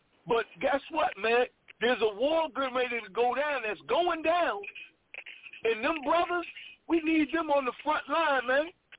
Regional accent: Paterson, New Jersey, United States; I'm from Paterson, New Jersey.

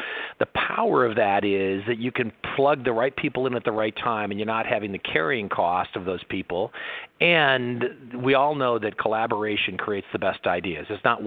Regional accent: Detroit, Michigan, United States; moved away as an adult; now in Los Angeles, United States; I'm originally from the Detroit area and I came

